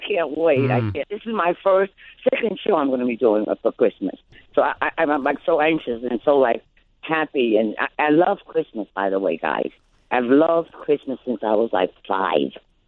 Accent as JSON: {"language": "English", "town": "New York City", "region": "New York", "country": "United States", "tie": "born or raised there", "said": "I'm from Spanish Harlem, and I grew up with the Puerto Rican girls and the Spanish girls and the black girls"}